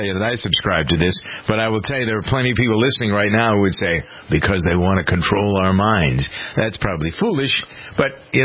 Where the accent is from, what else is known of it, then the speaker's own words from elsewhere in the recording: Framingham, Massachusetts, United States; Poland Springs water is bottled in my hometown of Framingham